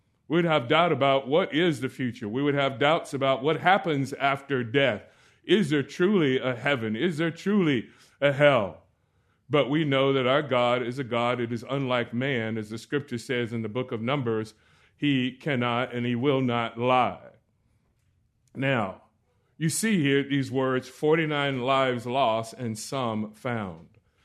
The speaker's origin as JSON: {"language": "English", "town": "Orlando", "region": "Florida", "country": "United States", "tie": "born or raised there", "said": "It was actually where I grew up in Orlando"}